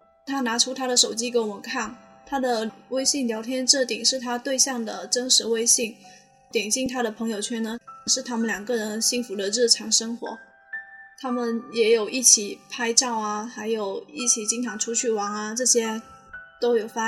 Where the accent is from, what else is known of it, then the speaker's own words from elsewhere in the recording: Chaozhou, Guangdong, China; 第二天喝完喜酒，他跟我弟在我们家乡那边玩了一两天